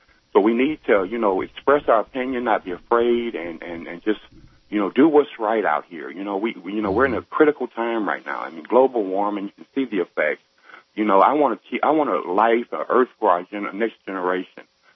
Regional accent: Sacramento, California, United States; You know, I'm formerly from Sacramento.

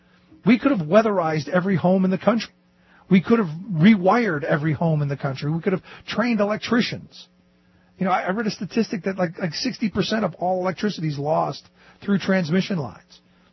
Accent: Ohio, United States; You know, where I grew up in Ohio, one of the little suburb that my grandparents lived

